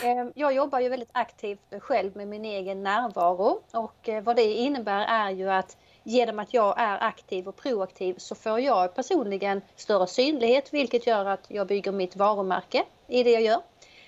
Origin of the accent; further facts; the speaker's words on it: Helsingborg, Skåne, Sweden; Jag är ifrån Helsingborg och har drivit eget företag i snart 25 år.